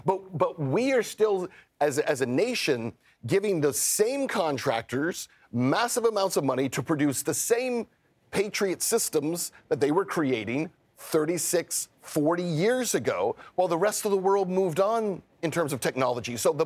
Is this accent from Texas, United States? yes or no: yes; El Paso, Texas, United States; I remember growing up in El Paso, right, which was the home of the Patriot battery at Fort Bliss, Texas.